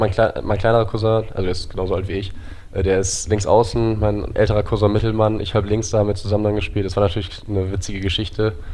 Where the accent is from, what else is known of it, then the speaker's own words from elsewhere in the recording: Bremen, Germany; ich komme aus Habenhausen, das ist ein Stadtteil von Bremen, also ein bisschen dörflich gelegen gefühlt und da war dann immer, da haben wir auch gelebt.